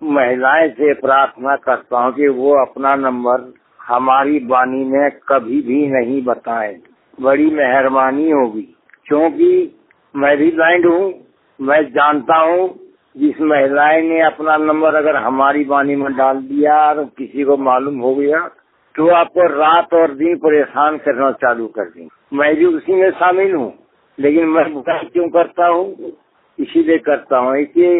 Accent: Ghaziabad, Uttar Pradesh, India; गाजियाबाद का रहने वाला हूँ।

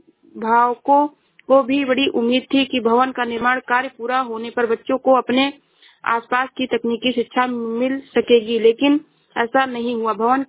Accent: Shravasti, Uttar Pradesh, India; मैं जिला श्रावस्ती से हूँ।

